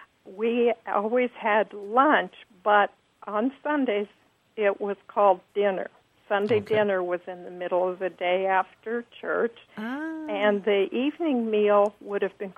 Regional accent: Kansas City, Missouri, United States; Oh, you're absolutely right. That's why I sound normal to you. I'm from Kansas City.

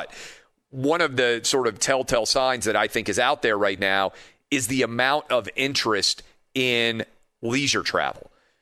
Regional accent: Nashville, Tennessee, United States; My hometown of Nashville is now basically 100% open.

